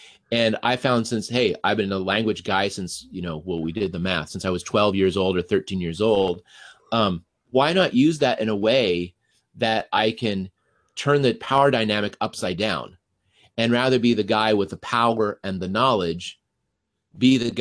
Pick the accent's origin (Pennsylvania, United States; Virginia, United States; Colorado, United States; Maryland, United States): Colorado, United States; Denver; I grew up in Denver, and there's a lot of Mexicans and Central Americans in Denver.